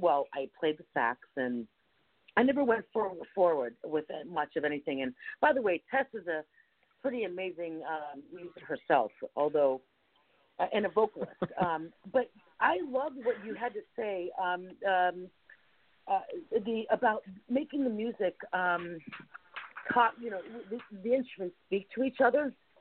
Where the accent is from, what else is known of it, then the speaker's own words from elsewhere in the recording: Steubenville, Ohio, United States; And I'm from Steubenville, by the way. And from the Valley.